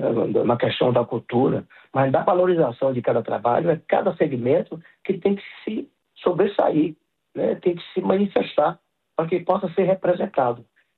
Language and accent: Portuguese; Valença, Bahia, Brazil; born there; Nasci na cidade litorânea aqui na Bahia, Valença, às margens do Rio Uno